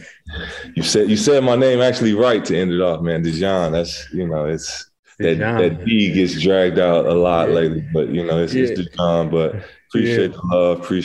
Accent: Inglewood, California, United States; I grew up in Inglewood. Spent some time growing up with my great grandmother. She stayed off of 8th Ave and Vernon.

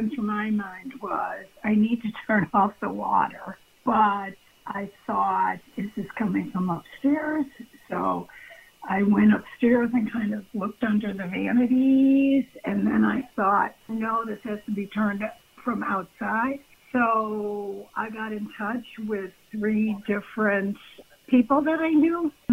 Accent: Buffalo, New York, United States; also born or lived in Pennsylvania, United States; now in Texas, United States; No, I'm from Buffalo, New York.

